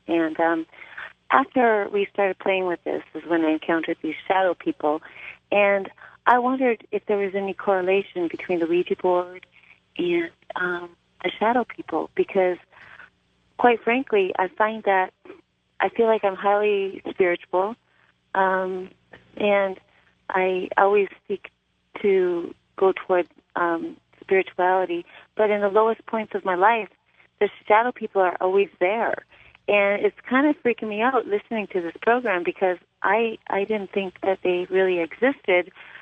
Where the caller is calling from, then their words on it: Colorado, United States; I'm calling from Colorado.